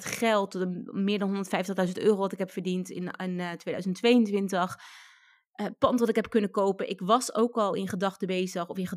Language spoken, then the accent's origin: Dutch; South Holland, Netherlands; Ik kom uit het Westland.